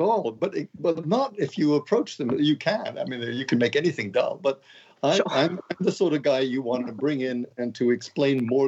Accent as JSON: {"language": "English", "town": "Montreal", "region": "Quebec", "country": "Canada", "said": "after university at McGill in Montreal. So I'm from Montreal. I'm a Montreal boy."}